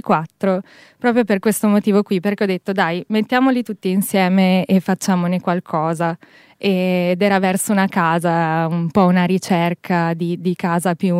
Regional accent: Emilia-Romagna, Italy; Io arrivo dalla provincia di Rimini.

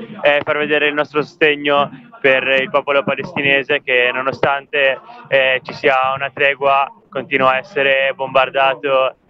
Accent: Milan, Lombardy, Italy; Sì, sì, anch'io.

